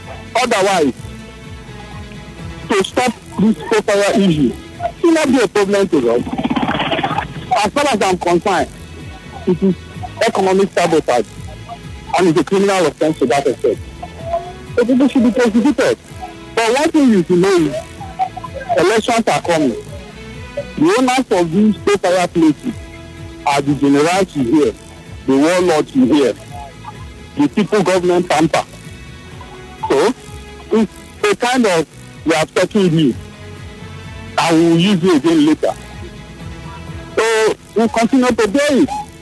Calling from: Yenagoa, Bayelsa, Nigeria; I'm calling you from Yenagoa this morning.

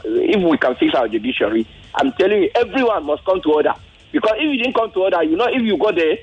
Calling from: Kosofe, Lagos, Nigeria; I'm calling from Koshofe.

